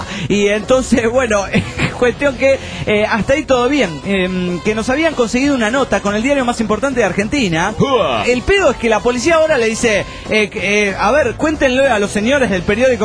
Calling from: Ecatepec, State of Mexico, Mexico; Hola, soy de PEM de Catepec, México.

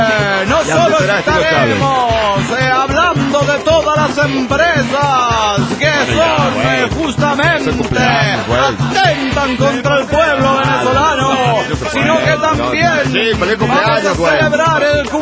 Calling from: Yokohama, Kanagawa, Japan; Yokohama, Japón.

